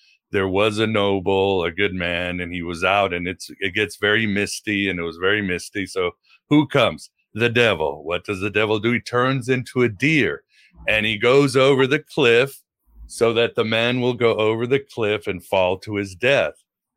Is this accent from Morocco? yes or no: no; Portugal; I was born in Portugal. I was there as a kid.